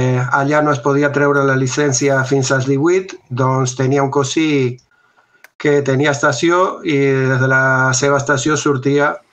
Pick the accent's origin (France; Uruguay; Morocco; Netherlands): Uruguay; now in Spain; Bueno, com has dit, jo sóc uruguaià. Fa 16 anys que he vingut a Catalunya.